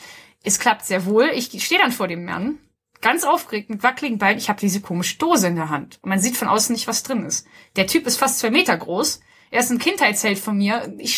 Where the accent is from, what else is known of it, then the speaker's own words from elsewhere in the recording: Hamburg, Germany; Und als ich sage, dass ich aus Hamburg komme, sagt halt eben, oh ja, Hamburg, wunderschön, da war ich.